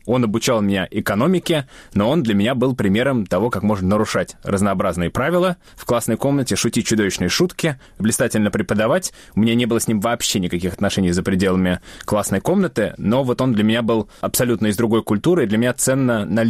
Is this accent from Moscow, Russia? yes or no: yes; Moscow, Russia; born there; Я родился в Москве, и об этом все время помню